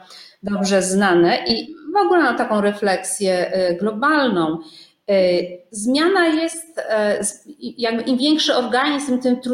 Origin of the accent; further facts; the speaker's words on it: Poznań, Greater Poland Voivodeship, Poland; ja jestem urodzoną poznanianką i mocno się identyfikuję z tym pracowitym etosem Wielkopolski, Cegielskim i tak dalej, bazarem poznańskim.